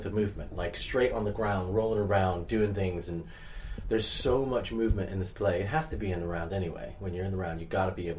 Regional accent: Florida, United States; Well, Florida.

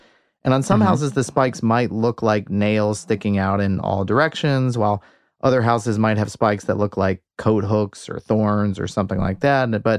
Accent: Birmingham, Alabama, United States; I guess I really can't say my own. I'm from Birmingham, but, you know, it's in Alabama.

